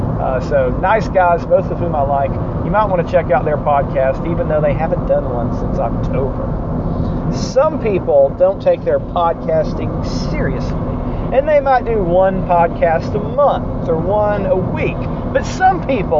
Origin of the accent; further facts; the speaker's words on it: the South, United States; I'm from the South.